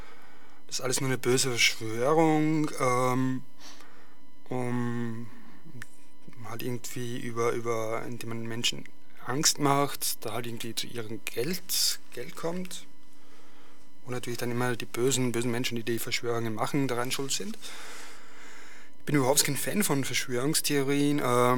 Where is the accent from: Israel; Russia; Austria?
Austria; Vienna; aber das kann mir hier als Wiener unsportlicher Mensch relativ wurscht sein